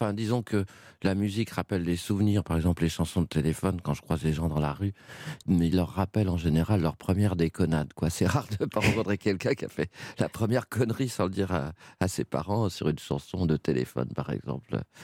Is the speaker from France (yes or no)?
yes; France; Je suis français.